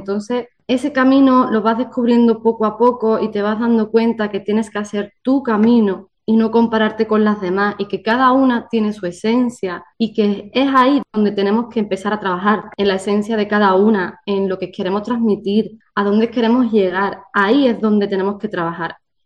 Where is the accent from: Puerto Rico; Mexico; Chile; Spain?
Spain; Estepa, Andalusia; Así que ya sabéis que … significa la danza de Estepa, mi pueblo.